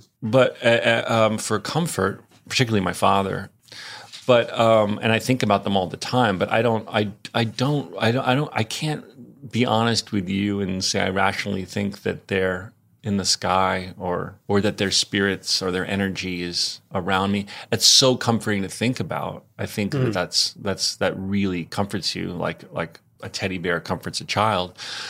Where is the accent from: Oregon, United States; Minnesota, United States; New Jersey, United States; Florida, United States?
New Jersey, United States; So I grew up in North Jersey, about 45 minutes outside of Manhattan